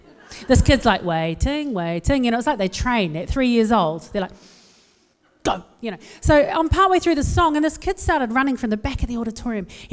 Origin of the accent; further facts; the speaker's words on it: West Auckland, Auckland, New Zealand; I am from West Auckland, but we do draw the line.